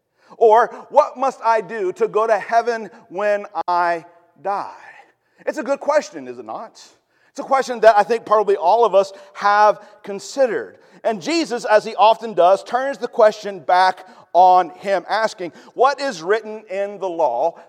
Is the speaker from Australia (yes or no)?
no; West Virginia, United States; Yeah, for me, I mean, I grew up in West Virginia. All right, so there are possums everywhere along the side of the road.